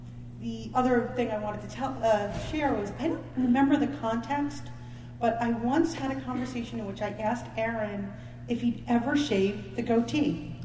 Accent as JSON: {"language": "English", "town": "New York City", "region": "New York", "country": "United States", "said": "I'm from New York City."}